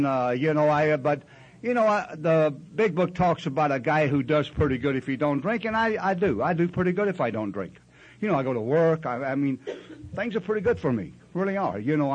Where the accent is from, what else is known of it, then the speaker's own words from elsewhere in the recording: North Carolina, United States; I'm from North Carolina.